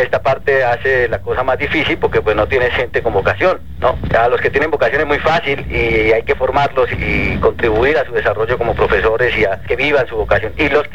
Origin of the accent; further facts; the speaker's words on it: Cali, Valle del Cauca, Colombia; born there; Yo nací en Cali, Colombia